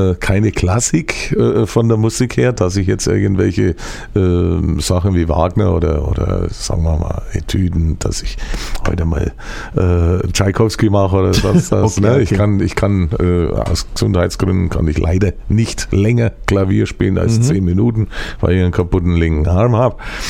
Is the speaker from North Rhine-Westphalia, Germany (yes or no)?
no; Bavaria, Germany; accent: Franconian; für meine fränkische Mundart, die teilweise vielleicht historisch nachempfunden ist